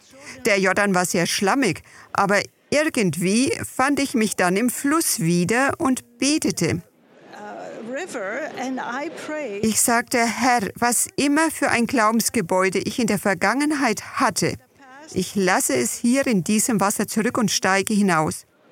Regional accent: Lebanon; now in Canada; Aus Kanada. Aber ursprünglich bin ich Libanesin aus dem Libanon. Ich bin gebürtige Katholikin und auch so aufgezogen worden in einem jesuitischen Internat im Libanon.

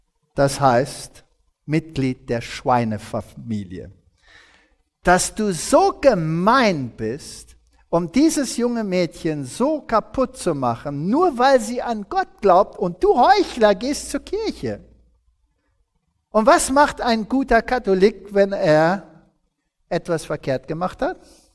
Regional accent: Germany; Jetzt, ich bin Deutscher und ich bin ungeduldig.

